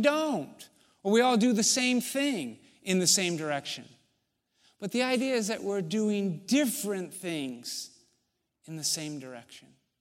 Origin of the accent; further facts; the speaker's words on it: United States; part of my heritage as an American white male has been that there has been a focus, an emphasis on how we are different, and it's led to separation.